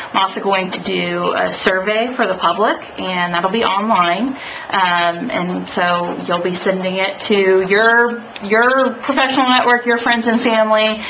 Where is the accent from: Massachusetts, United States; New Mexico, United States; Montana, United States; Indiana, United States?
Indiana, United States; Rossville; I grew up in Rossville, which is over near... It's between Lafayette and Kokomo